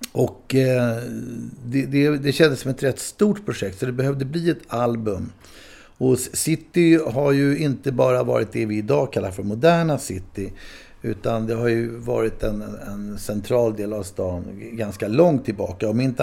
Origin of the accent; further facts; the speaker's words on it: Stockholm, Stockholm County, Sweden; för mig som tog tunnelbanan in när jag var liten från Ålsten och hamnade i stan